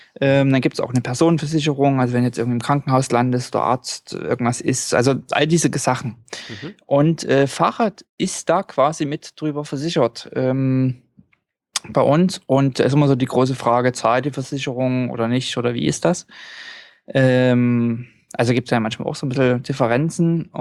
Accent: Norway; German is a second language; Und bei uns in Norwegen ist es so, wir haben eine Art, haben eigentlich alle eine Art Reiseversicherung.

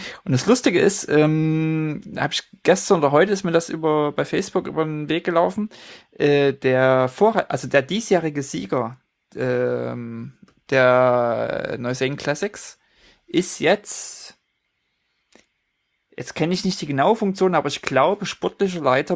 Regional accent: Leipzig, Saxony, Germany; moved away; weil es in meiner alten Heimat stattfindet, auf dem Schirm habe, sind die Neuseen Classics in Leipzig

